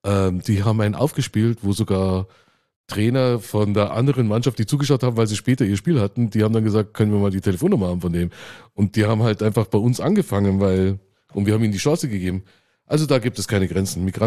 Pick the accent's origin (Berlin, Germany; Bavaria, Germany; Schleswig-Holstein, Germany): Bavaria, Germany; ich bin im ländlichen Gebiet, bin ich aufgewachsen im Süden von München, in der Nähe von Holzkirchen, und dort waren wir vielleicht 3 Nationalitäten.